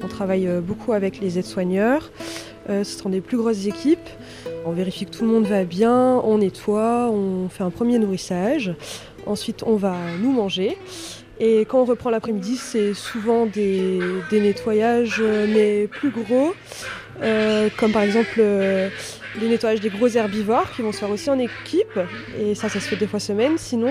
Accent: Belgium; Moi je viens de Belgique, j'ai fait mes études là-bas, donc en agronomie.

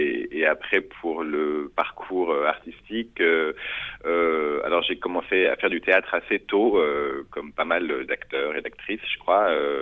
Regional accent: Paris, Île-de-France, France; je suis né à Paris. J'ai grandi mes premières années à Paris et à côté de Paris. Ensuite, j'ai passé une partie de mon adolescence, une bonne partie de mon adolescence à La Réunion. Et puis, j'ai finalement atterri à Montpellier.

